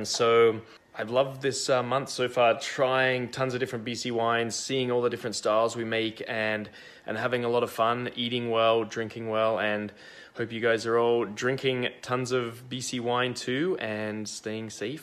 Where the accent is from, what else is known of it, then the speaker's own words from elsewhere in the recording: Australia; now in Canada; whether you're in my home country of Australia, here in Canada